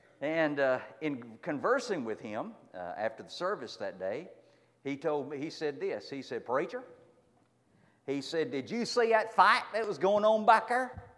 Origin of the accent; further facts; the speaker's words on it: Texas, United States; because I'm from Texas and talk a little different than some of them even up there, he got tickled at the way I talked.